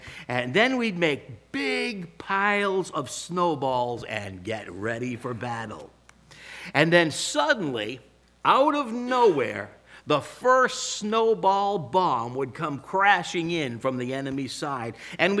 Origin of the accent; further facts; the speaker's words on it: Bellingham, Washington, United States; growing up in Bellingham, lived in the middle of the woods. We had no neighbors for a mile in any direction